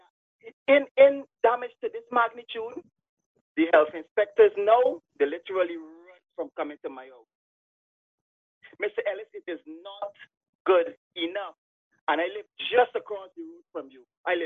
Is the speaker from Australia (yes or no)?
no; Barbados; also born or lived in Guyana; I'm Barbadian. But I've lived in Guyana, worked in Guyana during the 90s.